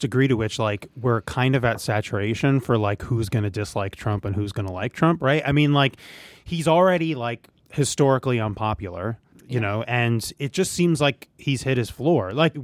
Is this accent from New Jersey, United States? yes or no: yes; New Jersey, United States; See, I'm from New Jersey, and we never get native New Jersey politicians acting in New Jersey.